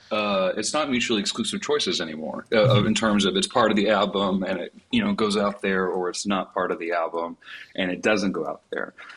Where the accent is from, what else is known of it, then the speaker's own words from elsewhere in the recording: Alabama, United States; growing up in Alabama.